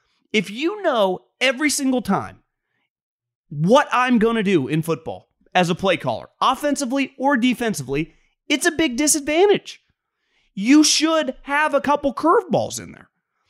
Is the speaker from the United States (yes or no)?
yes; Davis, California, United States; if you live in a small town, I grew up in Davis, California, a smaller town.